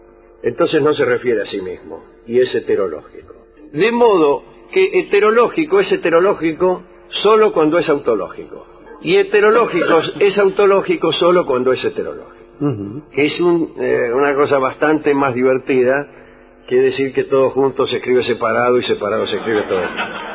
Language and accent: Spanish; Cruz del Eje, Córdoba, Argentina; yo soy del Egense. Hay dos barrios, el Egense y el Egenio.